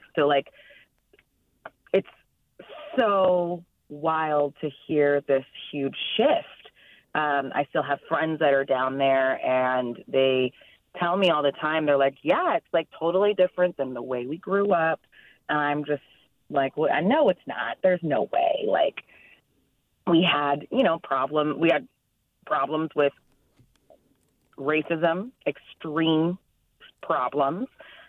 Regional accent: California, United States; now in San Francisco, United States; in San Francisco, but I grew up in the Inland Empire, the IE, as we also called it.

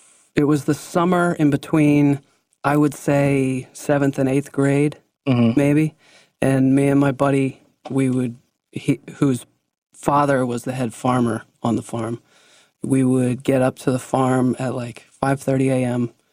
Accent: Worcester, Pennsylvania, United States; I was born in Pennsylvania. Okay. I was raised in Pennsylvania. I basically lived in Pennsylvania my whole life except for college and a couple extra years around college.

